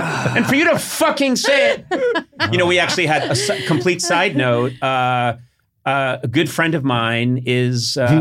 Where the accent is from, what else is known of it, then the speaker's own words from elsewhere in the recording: Ireland; I am Irish.